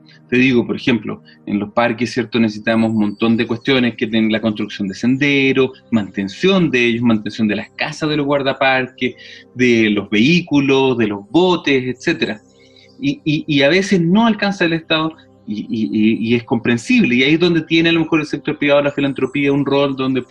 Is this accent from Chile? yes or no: yes; Chile; también somos los chilenos de alguna forma culpables para bien